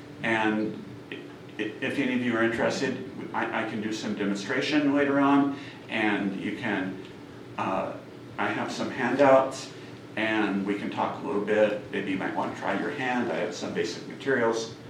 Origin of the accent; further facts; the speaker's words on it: Seattle, Washington, United States; So I came here because I'm from Seattle, and I'm friends with Rabbi Johanna Kinberg